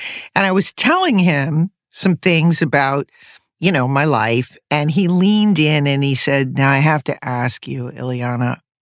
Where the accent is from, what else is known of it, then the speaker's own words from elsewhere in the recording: Connecticut, United States; also born or lived in New York City; And they had left New York City, actually, to, you know, to. We grew up in Connecticut.